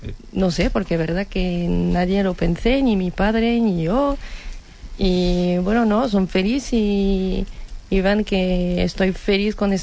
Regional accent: France; Spanish is a second language; es un debate en Francia que, y en mi pueblo también, que hay gente que quieren, otros que no

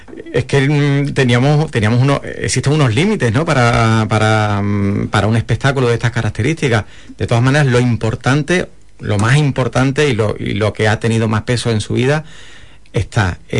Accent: Huelva, Andalusia, Spain; en mi acento se me nota que yo de Filadelfia no soy. soy muy de aquí, y además este es el barrio de mi abuela.

